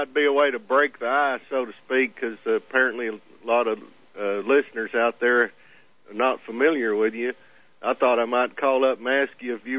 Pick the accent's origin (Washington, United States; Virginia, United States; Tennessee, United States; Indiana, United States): Tennessee, United States; Memphis; You know, I grew up there in Memphis back when they shot Martin Luther King in 68